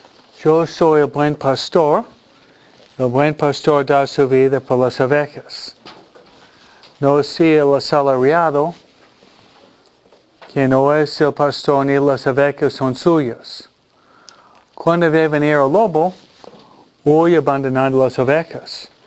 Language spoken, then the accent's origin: Spanish; New York, United States; now in Los Angeles, United States; yo estoy en la parroquia por más que 25 años y no soy de Los Ángeles, soy de la otra parte del país, soy más Nueva Yorkino, Philadelphia, New Jersey, pero dado que vivo aquí muchos años